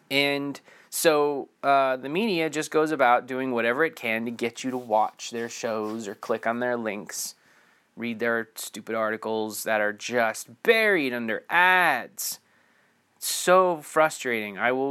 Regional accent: New Jersey, United States; I mean, I grew up in Jersey, 45 minutes outside of New York City.

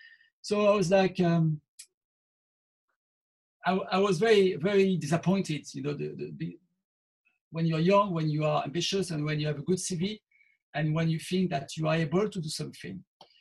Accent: Toulouse, Occitania, France; English is a second language; and I'm from Toulouse. So we are both talking about with the same type of DNA of cuisine.

